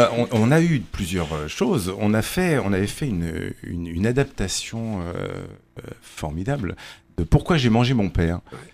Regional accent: Bourgueil, Centre-Val de Loire, France; Nous, on vient de Bourgueil

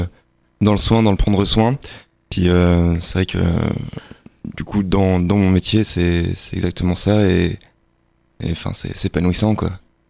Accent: Tours, Centre-Val de Loire, France; j'ai 22 ans et je suis tourangeau.

